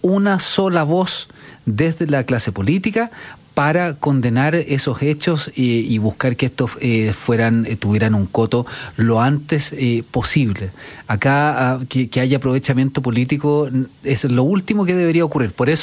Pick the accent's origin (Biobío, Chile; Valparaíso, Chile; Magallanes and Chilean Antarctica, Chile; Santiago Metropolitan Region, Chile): Santiago Metropolitan Region, Chile; yo en mi infancia me tocó vivir en la Estación Central, muy cerca de la Villa Francia, en Puente Alto, en La Florida, cerca de lugares muy conflictivos